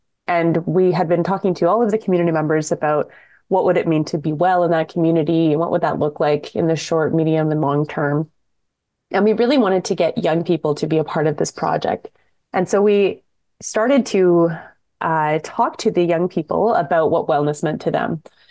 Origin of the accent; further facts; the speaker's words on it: Toronto, Ontario, Canada; I was born and raised in Takaranto, Toronto, and call Toronto home, even though my family comes from Northern Ontario.